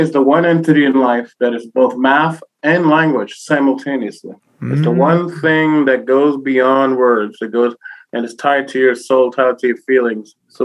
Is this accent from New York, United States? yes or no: yes; New York City, New York, United States; New York Rican. I'm Boricua from New York.